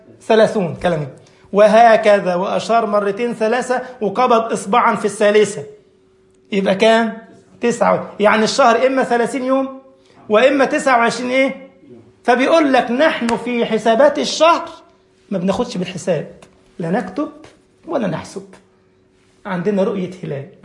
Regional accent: Egypt; بل عندنا في مصر مثلا

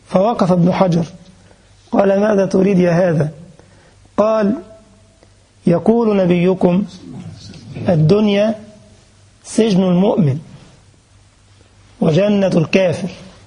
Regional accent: Egypt; now in Germany; أنا جيت عندكم في ألمانيا هنا محلات تيجي توقف كده تلاقي الباب بيفتح لوحده، صح؟ سبحان الله. وكان عندنا في مصر برضو كده

